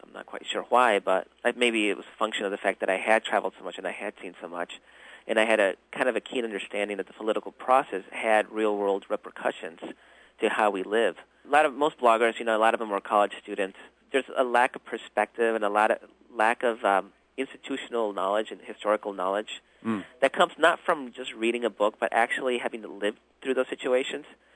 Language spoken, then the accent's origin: English; El Salvador; also born or lived in United States; I'm tricultural. You know, I grew up in El Salvador in the United States. My father was Greek